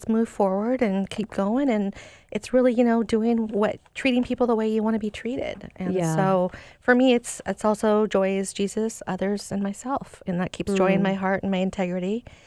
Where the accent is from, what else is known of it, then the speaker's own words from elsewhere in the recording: Seattle, Washington, United States; So for me, I grew up in Seattle and went to Blanchette when it was not Bishop Blanchette, so a long time ago. Shoreline Community College, just a local girl, grew up around Green Lake.